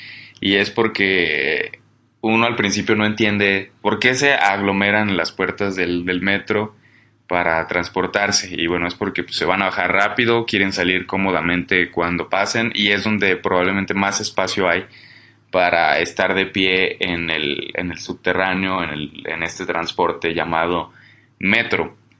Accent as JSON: {"language": "Spanish", "town": "Guadalajara", "region": "Jalisco", "country": "Mexico", "said": "soy de Guadalajara, otra ciudad"}